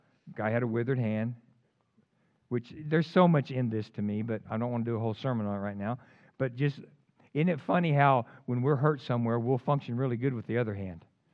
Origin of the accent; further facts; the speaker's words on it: Texas, United States; You can tell I'm from Texas.